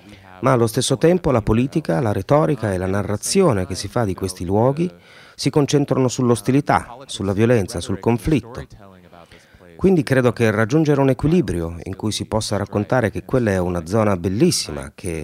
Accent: Arizona, United States; io sono nato e cresciuto in Arizona, più o meno a 4 ore di macchina dal confine. E da 15 anni vivo a Tucson, che invece è proprio sul confine, è proprio sulle borderlands.

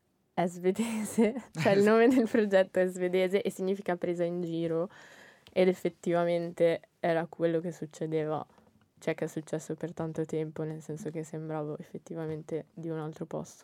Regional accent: Desenzano del Garda, Lombardy, Italy; Ma anche perché io vengo dal lago di Garda.

